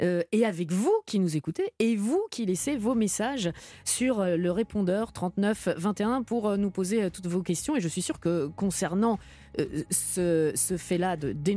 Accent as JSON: {"language": "French", "country": "Belgium", "said": "alors dans mon pays, je viens un petit peu de la Belgique"}